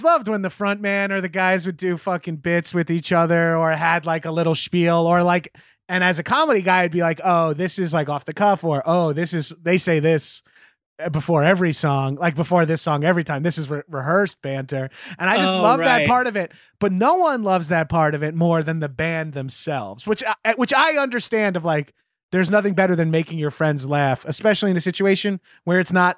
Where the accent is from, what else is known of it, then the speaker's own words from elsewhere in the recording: New York, United States; There's a lot coming from a New Yorker. As a New Yorker, to say something positive about any other state is hard enough as is.